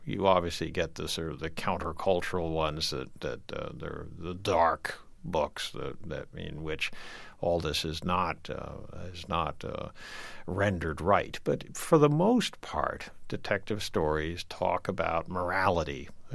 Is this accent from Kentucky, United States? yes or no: no; Gloucester, Massachusetts, United States; And we come from Gloucester, Mass., in fact, just a little bit north of you.